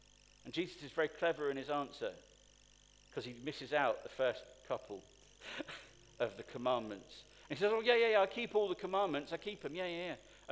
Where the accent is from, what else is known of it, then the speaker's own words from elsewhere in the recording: United Kingdom; partly because we're British